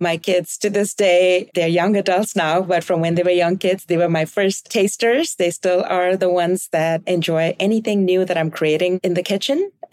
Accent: India; moved away; Well, my journey started in India. I was born and raised in India in a culture where food is celebrated, food is joyous, it's savored.

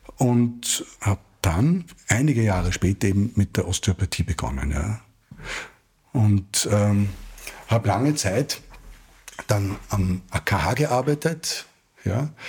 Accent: Salzburg, Austria; Ich komme aus Salzburg und bin in Salzburg in ein musisches Gymnasium gegangen.

